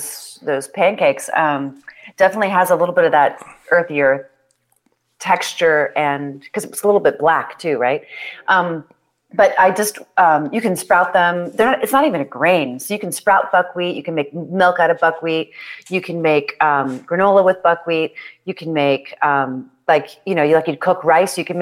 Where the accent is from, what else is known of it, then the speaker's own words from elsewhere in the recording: Washington, District of Columbia, United States; also born or lived in New York City / Europe; after I grew up in Washington, D.C., the suburbs, I went to New York City, and then I moved to Europe. So I lived in Europe for 10 years